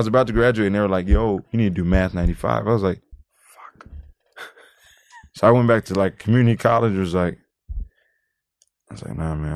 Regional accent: United States; We grew up in the North End, man. And, you know, like, I kicked it in the Central District

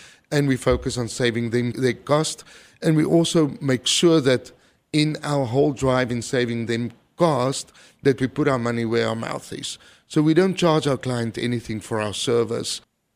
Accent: South Africa; now in Arizona, United States; Growing up in South Africa, you know, animals are very, very close to my heart.

